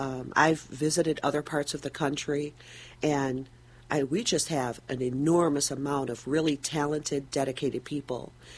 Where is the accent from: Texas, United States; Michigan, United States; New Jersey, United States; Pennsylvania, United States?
Michigan, United States; Pontiac; born there; now in Westland, United States; Yes. Mm-hmm. I was born in Pontiac.